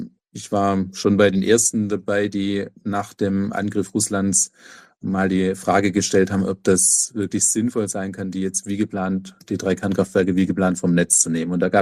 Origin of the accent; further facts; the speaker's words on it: Ludwigsburg, Baden-Württemberg, Germany; nicht in meiner Heimatstadt Ludwigsburg zu investieren